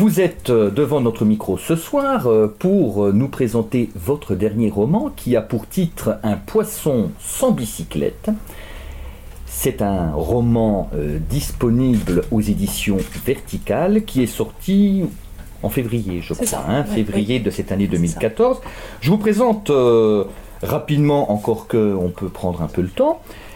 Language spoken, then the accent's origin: French; Bourgogne-Franche-Comté, France; Vous savez que je suis franc-comtois, donc je suis très heureux de savoir que vous vous rapprochez de ma région d'origine.